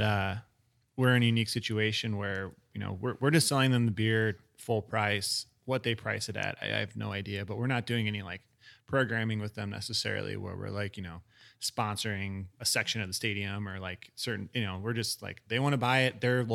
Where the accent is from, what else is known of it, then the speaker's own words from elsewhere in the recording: Illinois, United States; I grew up in Central Illinois. So I was in the no man's land of craft beer for the longest time